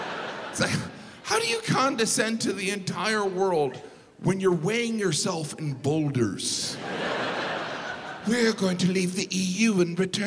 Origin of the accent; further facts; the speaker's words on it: United States; it was strange as an American to realize every other country on the planet was wrong.